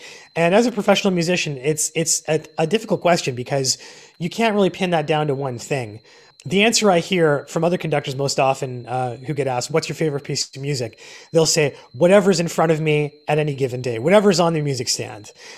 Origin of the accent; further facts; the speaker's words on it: Waterloo, Ontario, Canada; also born or lived in Kitchener; I was born in Kitchener. I lived in Waterloo for most of my life, up to the point where I moved out west to British Columbia.